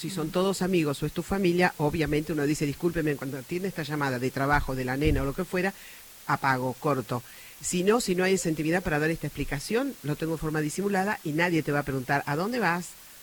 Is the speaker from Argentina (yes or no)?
yes; Argentina; Nosotros somos muy argentinos, muy latinos, muy del beso, el abrazo